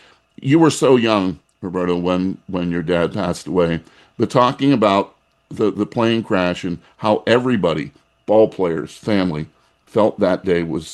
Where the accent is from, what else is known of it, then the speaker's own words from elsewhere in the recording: Pittsburgh, Pennsylvania, United States; growing up in Pittsburgh, I knew about how the media treated him